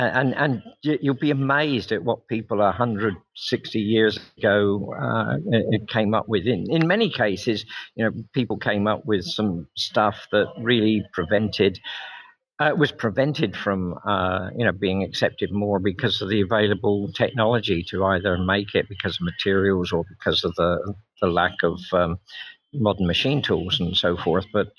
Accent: Australia; I grew up in Australia

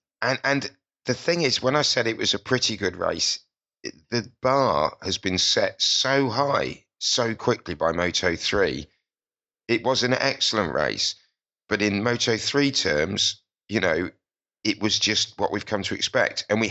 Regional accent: United Kingdom; I don't have national allegiances other than, of course, being British

